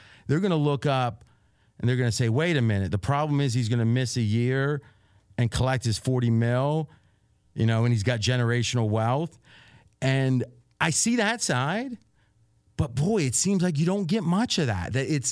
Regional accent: Ohio, United States; Anyone that put 30 years in the mill where I grew up in Ohio or the mines usually had an injury or two coming out.

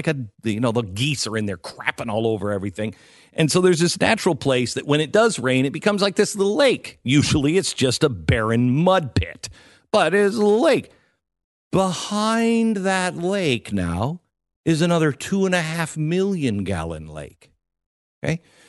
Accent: Seattle, Washington, United States; I lived in Seattle. I grew up in Seattle. I've never had this much problem with water in my life.

